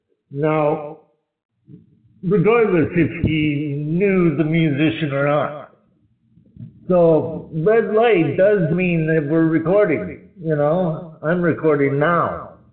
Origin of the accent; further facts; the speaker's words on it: Canada; I'm from Canada.